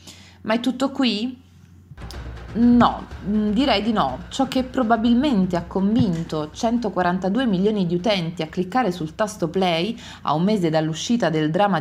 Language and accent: Italian; Campania, Italy; vengo dalla provincia di Benevento e credo di dovere alla mia provenienza la mia natura da strega